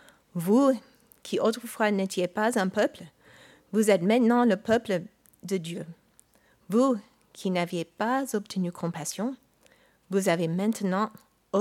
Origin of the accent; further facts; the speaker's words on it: United States; now in France; Je suis citoyenne des États-Unis, mais j'habite en France depuis 20 ans.